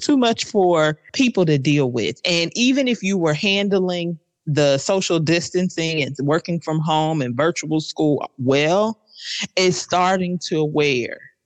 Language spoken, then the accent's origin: English; Kansas City, Missouri, United States; Growing up in Kansas City, I'm just so used to it being below zero.